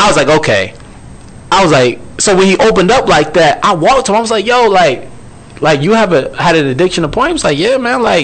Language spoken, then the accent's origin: English; New Jersey, United States; I'm from Jersey